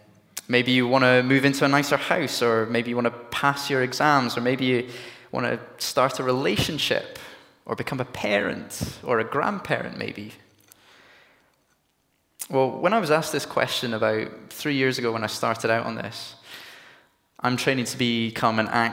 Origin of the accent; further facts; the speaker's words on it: Edinburgh, Scotland, United Kingdom; I'm not from these parts. I'm from Edinburgh.